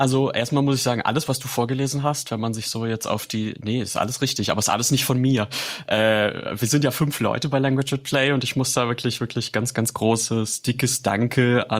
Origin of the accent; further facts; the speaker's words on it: Baden-Württemberg, Germany; Ich komme aus Baden-Württemberg, ich kann das.